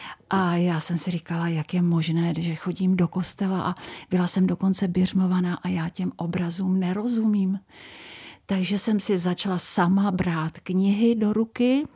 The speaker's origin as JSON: {"language": "Czech", "region": "Prague", "country": "Czechia", "tie": "born or raised there", "said": "jsem vyrůstala v církvi Československé husitské na Praze 7 v Holešovicích. Tam jsem chodila od mládí"}